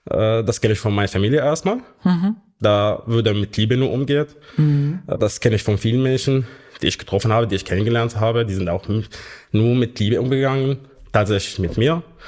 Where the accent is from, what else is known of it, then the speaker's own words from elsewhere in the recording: Kafar Böhm, Hama Governorate, Syria; now in Germany; Ich bin in Syrien, in der Hauptstadt Hama, in einer kleinen Gemeinde, die man auf Deutsch jetzt Kafar Böhm nennt, eine christliche Gemeinde. Bin ich dort geboren und aufgewachsen, habe ich die Gemeinde erst verlassen, wo ich nach Deutschland gekommen bin.